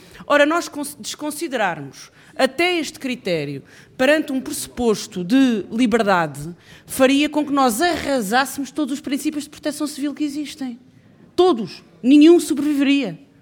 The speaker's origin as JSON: {"language": "Portuguese", "region": "Alentejo", "country": "Portugal", "said": "Eu sou alentejana, sou eleita por Setúbal."}